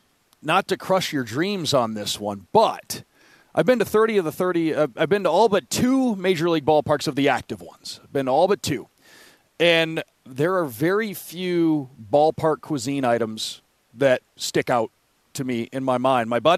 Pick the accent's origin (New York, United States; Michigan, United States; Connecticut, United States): Michigan, United States; Detroit; also born or lived in Cleveland; And I growing up in Detroit, part of the great thing about baseball is in markets like Detroit, in Cleveland, where I lived for a number of years